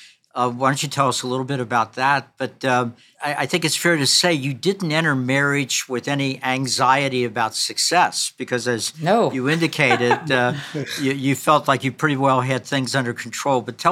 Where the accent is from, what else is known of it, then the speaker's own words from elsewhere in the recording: Kentucky, United States; He then went on to graduate from law school at the University of Kentucky in my home state.